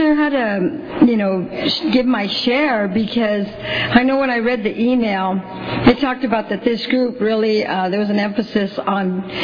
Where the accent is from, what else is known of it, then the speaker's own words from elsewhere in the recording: Long Beach, California, United States; also born or lived in San Antonio, United States; I was born in San Antonio, Texas, and my parents moved on out to Long Beach.